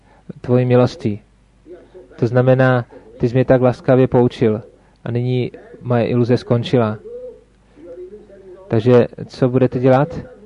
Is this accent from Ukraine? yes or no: no; India; Czech is a second language; protože já pocházím z Indie